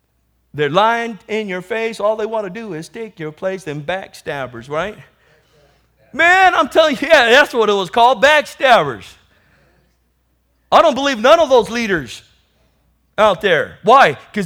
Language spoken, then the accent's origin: English; National City, California, United States; I grew up in National City, grew up in the streets. You guys know my testimony, growing up, you know, with the gangbangers and all that.